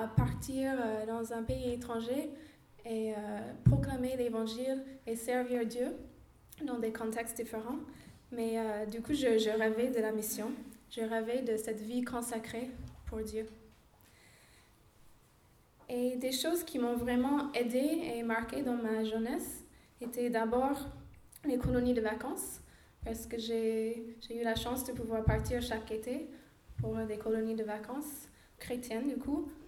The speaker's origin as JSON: {"language": "French", "country": "United States", "tie": "born or raised there", "second_language": "French", "moved": "as an adult", "lives_now": "France", "said": "vis en France, avec des allers et retours aux États-Unis, mais à peu près 8 ans. Mais j'ai grandi du coup aux États-Unis. J'ai grandi dans une culture qui est quand même assez chrétienne."}